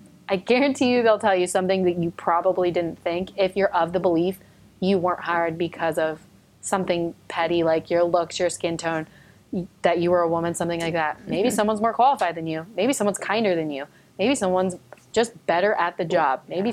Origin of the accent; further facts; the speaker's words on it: United States; born there; I'm blessed to be able to do so because I was born in America